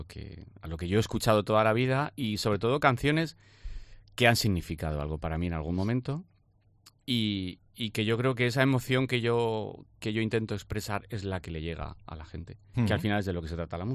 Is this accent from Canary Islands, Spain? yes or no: no; Benalup-Casas Viejas, Andalusia, Spain; now in Alicante, Spain; aunque yo tengo mi casa en Benalup, que es mi pueblo, Benalup, Casas Viejas, en Cádiz.